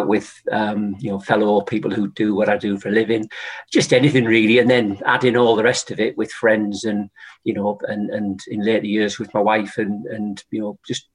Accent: Darlington, North East England, United Kingdom; But yeah, born and bred in Darlington.

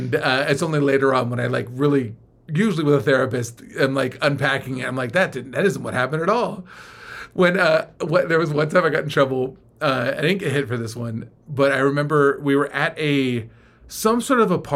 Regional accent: California, United States; We grew up in the Bay Area.

